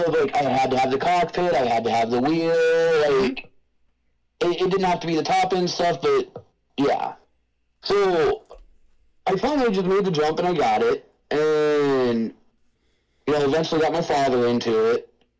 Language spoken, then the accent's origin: English; Washington, United States; I grew up in Washington, but man, yep. I am in the wrong part of the country.